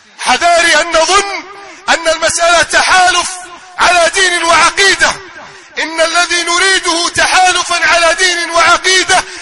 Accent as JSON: {"language": "Arabic", "country": "Egypt"}